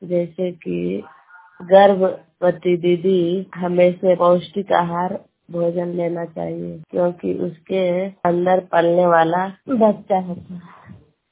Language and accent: Hindi; Balaur, Bihar, India; मैं बलौर के रहने वाली हूँ। नादीगंज प्रखंड है, नवादा डिस्ट्रिक्ट के रहने वाली हूँ।